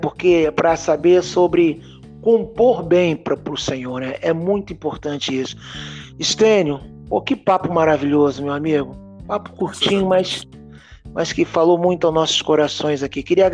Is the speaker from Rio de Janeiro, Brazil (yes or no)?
yes; Nilópolis, Rio de Janeiro, Brazil; Sou de Nilópolis, da terra Nilópolis. Da comunidade evangélica de Nilópolis.